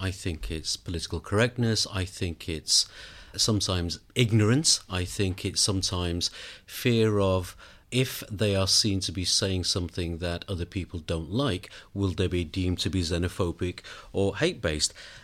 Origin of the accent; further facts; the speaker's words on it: Manchester, North West England, United Kingdom; yes, I'm British and I feel for London, but this is my hometown.